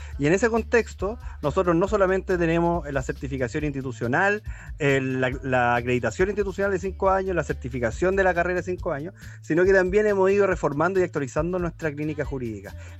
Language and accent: Spanish; Santiago, Santiago Metropolitan, Chile; yo que soy santiaguino